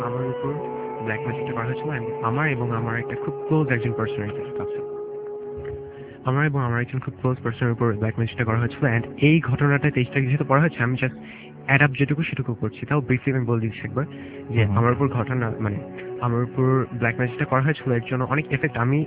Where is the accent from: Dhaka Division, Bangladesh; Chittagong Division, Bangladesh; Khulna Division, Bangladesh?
Khulna Division, Bangladesh; Kushtia; আমার home town হচ্ছে কুষ্টিয়া